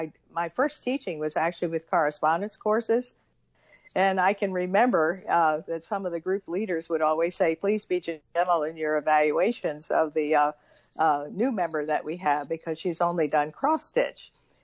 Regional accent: West Virginia, United States; And my home state of West Virginia is where Krynek, started in Parkersburg.

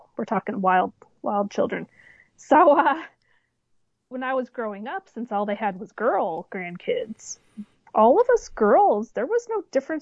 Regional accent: Colorado, United States; my dad has six brothers, mm-hmm, all boys in the family, and they all live in Colorado, and I grew up in Colorado.

